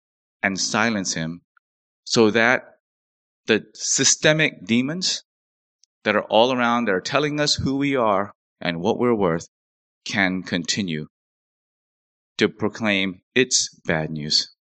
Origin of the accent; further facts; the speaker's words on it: South Korea; You think we came all the way from Korea so that you can be a pastor? No. So that you can be educated, rich, and successful." Thousands of years of trauma in my home country of Korea.